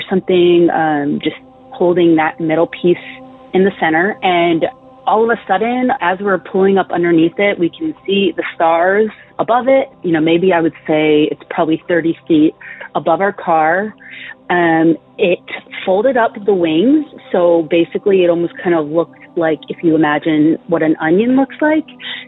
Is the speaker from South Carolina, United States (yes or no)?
no; Greenbelt, Maryland, United States; I'm originally from Greenbelt. It's in Maryland.